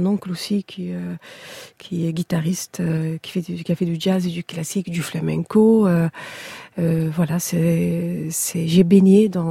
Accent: Kabylie, Algeria; now in France; parce que je suis kabyle, et je voulais rendre hommage à cette belle culture

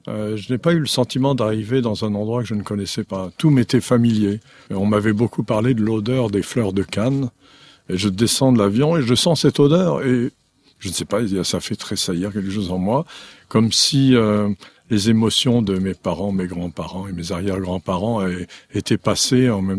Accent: Nice, Provence-Alpes-Côte d'Azur, France; also born or lived in Mauritius; l'île Maurice, c'est très difficile d'être issu de cet endroit. Quand j'étais enfant à Nice

